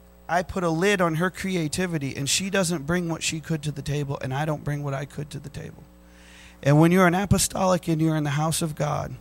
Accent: Philippines; born there; also born or lived in Massachusetts, United States / North Carolina, United States / Louisiana, United States / California, United States; growing up. I was all over the place. I lived in Massachusetts, North Carolina, Louisiana, California. I was born in the Philippines. I lived in Africa for 6 months.

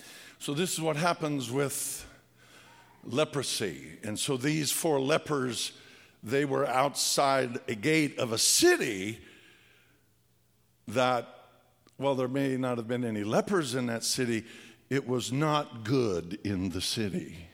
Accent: Pueblo, Colorado, United States; I was from Pueblo. He was also from Pueblo.

